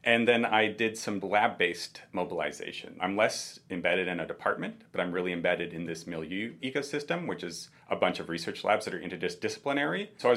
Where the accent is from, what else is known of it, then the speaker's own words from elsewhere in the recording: Ontario, Canada; moved away as an adult; So I will say I am from Ontario. I moved here when I was starting the master's about 6 or 7 years ago.